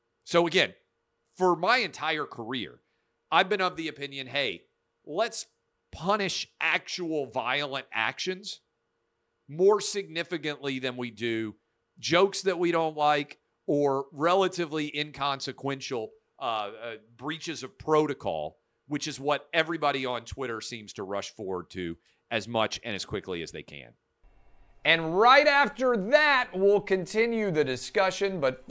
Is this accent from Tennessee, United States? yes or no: yes; Nashville, Tennessee, United States; It happened in my hometown of Nashville.